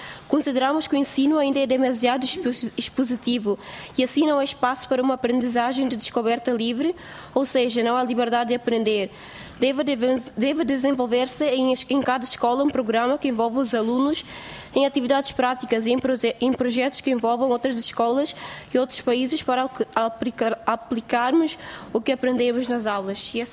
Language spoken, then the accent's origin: Portuguese; Timor-Leste; Nós somos de Timor e trouxemos 3 medidas.